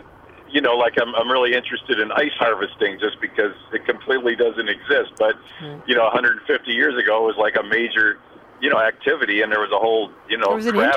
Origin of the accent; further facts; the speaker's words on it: Chicago, Illinois, United States; olive oil because I grew up in Chicago and we in a Jewish family we didn't eat a lot of olive oil.